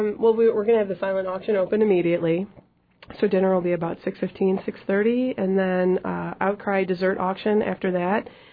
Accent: Chicago, Illinois, United States; also born or lived in Mississippi; now in Juneau, United States; I'm originally from Chicago. We were living in northern Mississippi for 3 years before this, so we adore Juneau.

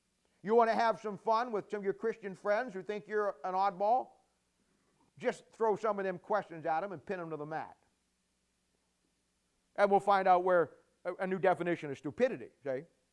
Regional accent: Ohio, United States

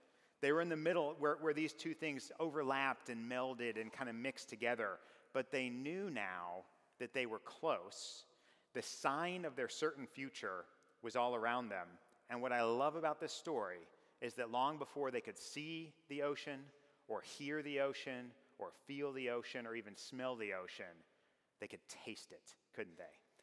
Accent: the West, United States; because I'm from the Wild West.

